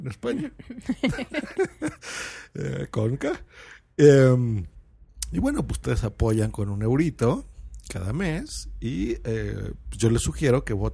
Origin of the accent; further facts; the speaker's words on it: Mexico; Y es una parte de México, porque tú eres española, pero yo soy mexicano